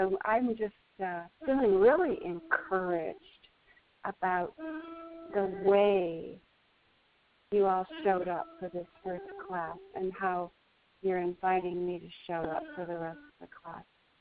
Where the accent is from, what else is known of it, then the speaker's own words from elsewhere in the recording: Denver, Colorado, United States; I'm from Denver, Colorado